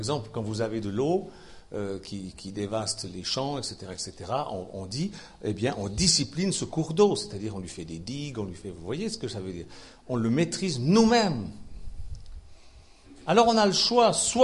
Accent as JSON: {"language": "French", "country": "Switzerland", "said": "Chez nous, en Suisse, on a des bergers."}